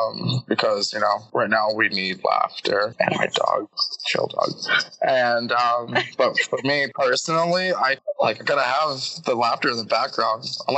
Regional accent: Michigan, United States; now in California, United States; Oh yeah, a little tidbit about me, listeners. Hi, I'm from Michigan. Yes, but these flies here in California are just ruthless.

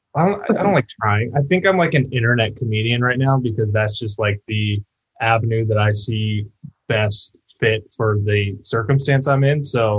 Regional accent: Sacramento, California, United States; Sacramento.

